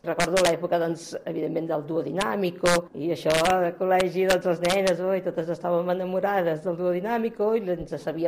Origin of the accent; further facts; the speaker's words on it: Barcelona, Catalonia, Spain; born there; Tinc 68 anys i vaig néixer a Barcelona, concretament al barri de Gràcia.